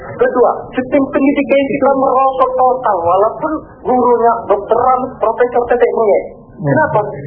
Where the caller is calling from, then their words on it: Palembang, South Sumatra, Indonesia; Saya dari Palembang